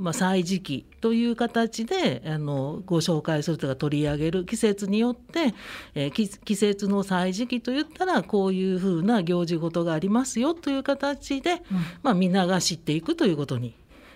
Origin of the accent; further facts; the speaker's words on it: Kansai, Japan; 私たち関西人がやる旧暦のお盆の時にお盆休み取りますので